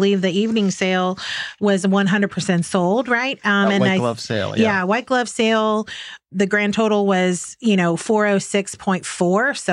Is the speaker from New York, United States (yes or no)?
no; Oklahoma, United States; And yes, I am from Oklahoma, and I do feel like being from the middle gives me hopefully kind of an outsider looking in perspective.